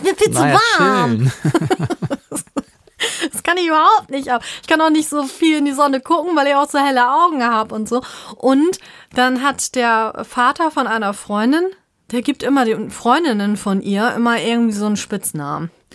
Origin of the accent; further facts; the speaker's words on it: Germany; Wir kommen nun mal hier aus Deutschland und Country Girl, wenn man das jetzt als Landmädchen sieht, ja, ich bin ein Landmädchen. So, ich bin auch neben einem Bauernhof groß geworden und habe morgen schon die Kühe gehört und so.